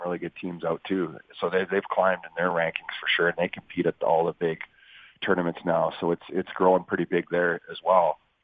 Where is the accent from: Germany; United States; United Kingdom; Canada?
Canada; Red Deer, Alberta; now in Calgary, Canada; Yeah, Calgary, Alberta, about an hour and 15 up the road from Red Deer, Alberta, my hometown.